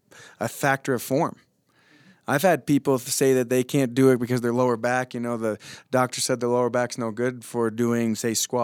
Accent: Vermont, United States; Like where I grew up in Vermont, when I was younger, because now it's much more populated with all this, but there was no calling out.

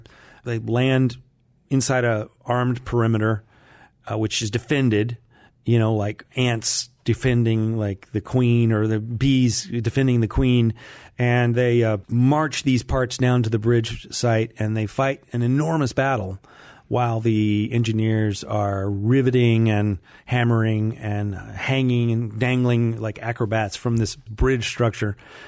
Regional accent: Memphis, Tennessee, United States; You know, I grew up in Memphis, and the first writer I ever met growing up was a great Civil War historian, Shelby Foote.

